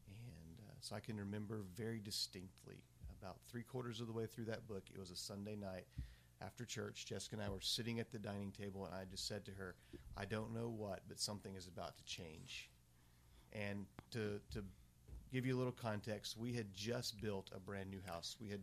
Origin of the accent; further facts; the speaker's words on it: Claremore, Oklahoma, United States; I was born and raised in Claremore, had godly parents, took me to church from the time I was born.